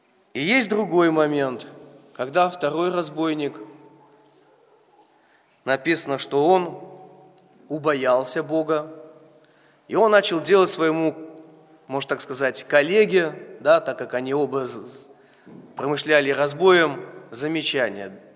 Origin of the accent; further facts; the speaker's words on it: Svislach, Grodno Region, Belarus; Вот. Я родом из Свислочи, посещал Свислочскую церковь.